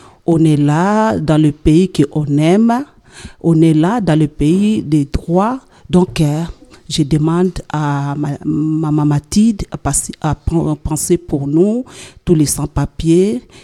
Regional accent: DR Congo; moved away

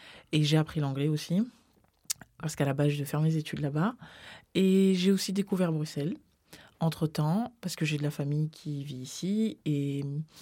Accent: Réunion, France; moved away as an adult; now in Europe; Je viens de La Réunion, donc je me suis dit, en étant étudiante, ce serait un bon.

